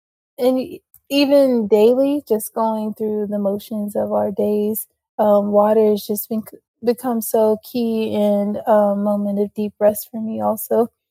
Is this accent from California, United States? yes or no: no; Youngstown, Ohio, United States; I grew up in Youngstown, Ohio, and it's supposed to be a city, but it's very rural, and there's just like a lot of open space.